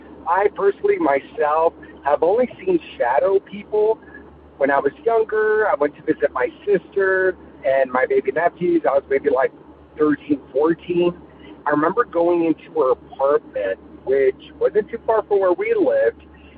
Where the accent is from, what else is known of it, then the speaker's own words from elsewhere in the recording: California, United States; I'm from California.